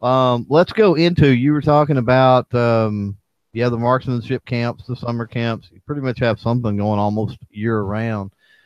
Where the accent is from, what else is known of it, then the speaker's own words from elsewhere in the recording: Texas, United States; We're from Texas. We got to have our nachos and stuff like that for sure.